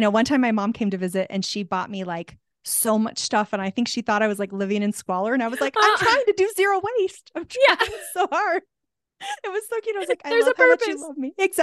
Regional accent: Tucson, Arizona, United States; also born or lived in California; now in Santa Fe, United States; I'm not going out because I'm from Tucson. So I'm from hot weather, warm. Yeah. I lived in California for 20 years.

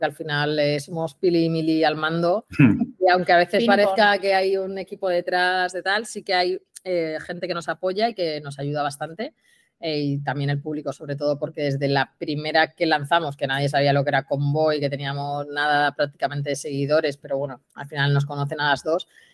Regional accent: Alicante, Valencian Community, Spain; Yo que sí que soy de aquí de Alicante, aunque me he movido bastante

